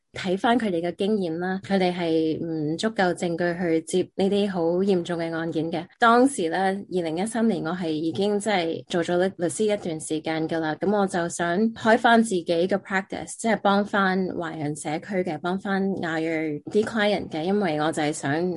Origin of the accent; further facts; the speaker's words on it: San Francisco, California, United States; 因为我喺三藩市出世同埋长大啦，咁婆婆公公啊嫲嫲爷爷凑大我嘅，佢哋都系新移民过嚟。